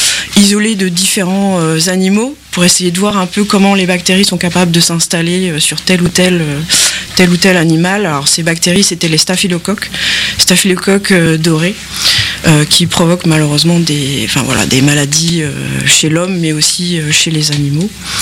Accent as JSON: {"language": "French", "town": "Cherbourg", "region": "Normandy", "country": "France", "said": "je suis originaire en fait de Cherbourg. dans la Manche."}